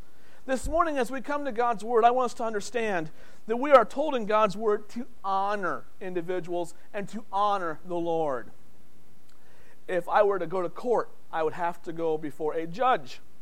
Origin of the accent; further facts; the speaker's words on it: Iowa, United States; Last week, I was on vacation for the week, went up to Northern Iowa, to my hometown